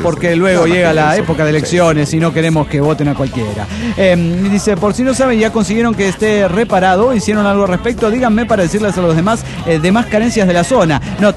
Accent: Córdoba, Argentina; de Córdoba, Argentina.

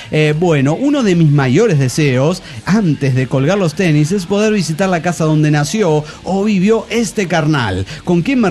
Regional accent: Guadalajara, Jalisco, Mexico; Jalisco, México.

